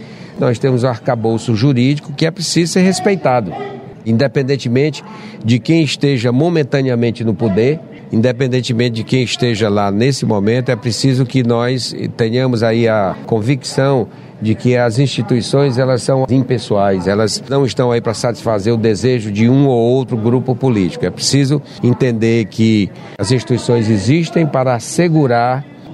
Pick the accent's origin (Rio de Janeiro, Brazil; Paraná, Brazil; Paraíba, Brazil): Paraíba, Brazil; nós nordestinos, nós Paraíba, nós não somos diferentes dos brasileiros. Nós somos brasileiros com muito orgulho e somos Paraíba acima de tudo.